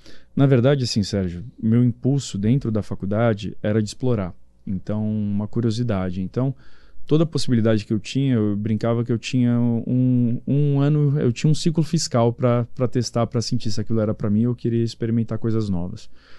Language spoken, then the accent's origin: Portuguese; São Paulo, Brazil; born there; Eu sou nascido aqui em São Paulo.